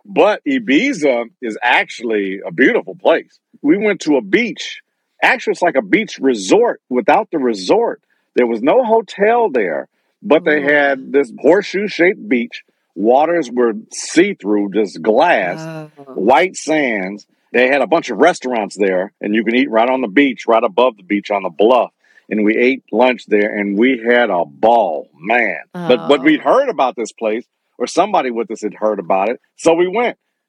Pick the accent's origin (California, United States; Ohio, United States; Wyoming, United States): California, United States; Altadena; Well, I am from Altadena, California. That's where I was born and raised.